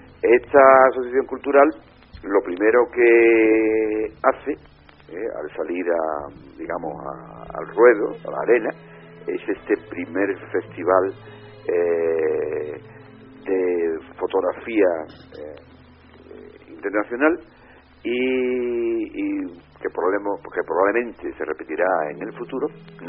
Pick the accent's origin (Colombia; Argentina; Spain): Spain; Seville, Andalusia; born there; yo soy sevillano de nacimiento y voy a Sevilla con mucha frecuencia. E incluso estuve en Sevilla a principios de los 2000, durante 3 años